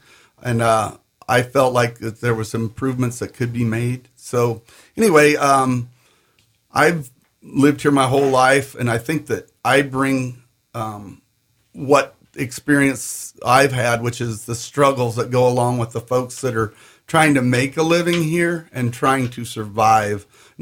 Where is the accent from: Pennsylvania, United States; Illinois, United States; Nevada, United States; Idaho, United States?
Idaho, United States; Priest River; I was born and raised in Priest River. 58 years I've lived there